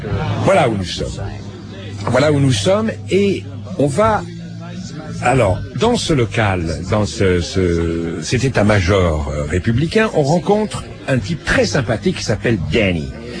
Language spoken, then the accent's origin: French; France; parce qu'on est français